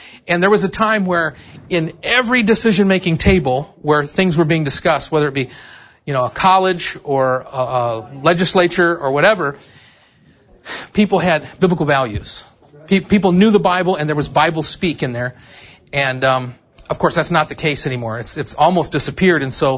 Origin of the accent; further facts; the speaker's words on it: California, United States; born there; also born or lived in Sitka, Alaska; I was born in Southern California. Don't hold that against me.